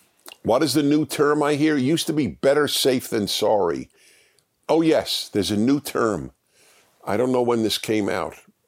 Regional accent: New York, United States; It wasn't even, as we say, I grew up in New York, so we use a term, it didn't stick.

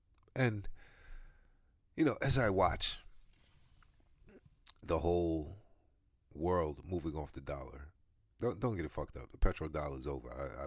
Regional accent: United States; Like, I don't understand Americans. And I'm an American, so it feels weird.

